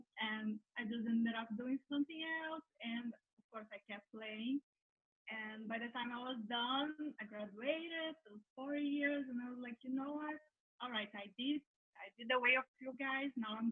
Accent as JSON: {"language": "English", "town": "Belo Horizonte", "region": "Minas Gerais", "country": "Brazil", "said": "I'm from Brazil. I'm from a city called Belo Horizonte. It's not that known, but it's very close to São Paulo and Rio."}